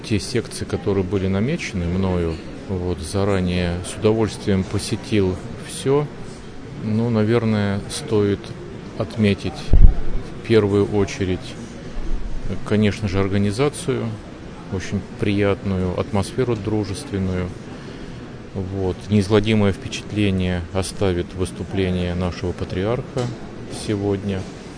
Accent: Volgograd, Volgograd Oblast, Russia; Город-герой Волгоград, Волгоградская епархия

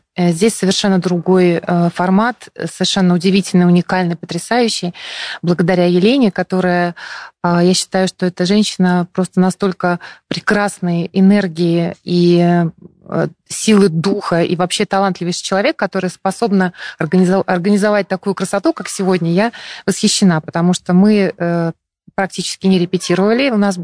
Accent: Saint Petersburg, Russia; Она из Екатеринбурга, я из Санкт-Петербурга.

